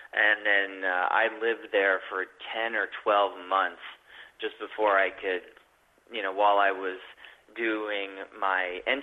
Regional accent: Lincoln, Nebraska, United States; And then I was born in Nebraska because they went to a religious college there. They were in a religious college, and then they went to the University of Nebraska. And then I grew up in the basement of a house in Lincoln, Nebraska.

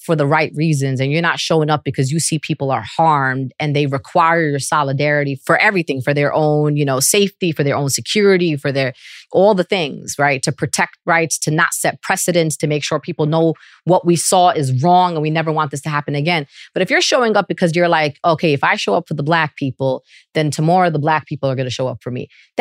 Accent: Brooklyn, New York, United States; And I would say, you know, of course, I'd say I'm from Brooklyn because I thought that was cool to tell the kids of Ferguson.

